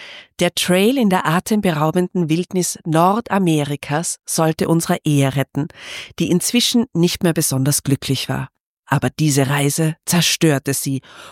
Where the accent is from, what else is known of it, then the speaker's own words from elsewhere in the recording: Seefeld, Tyrol, Austria; wenn ich in meinem Heimatort Seefeld in Tirol aussteige und zum ersten Mal einatme.